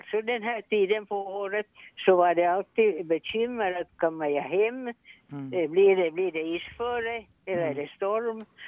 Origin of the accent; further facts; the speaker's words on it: Espoo, Uusimaa, Finland; born there; No, jag är född på Pentara i Esbo.